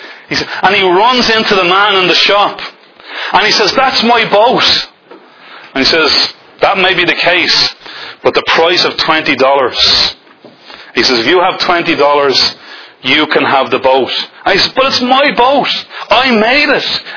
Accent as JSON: {"language": "English", "town": "Dublin", "region": "Leinster", "country": "Ireland", "tie": "born or raised there", "also_born_or_lived": "England", "said": "You can probably tell that I originate from Dublin. In fact, I was born in England. You wouldn't know that by my accent, but there you go. I was brought back to England, or from England, when I was 2 years of age."}